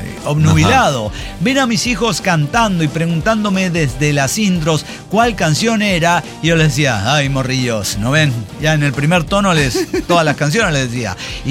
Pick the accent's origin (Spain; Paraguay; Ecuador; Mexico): Mexico; soy mexicana